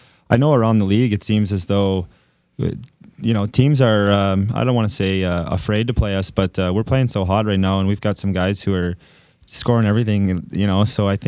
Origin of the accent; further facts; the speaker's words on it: Michigan, United States; I'm sure fortunate that I was raised in Michigan, which is a hockey hotbed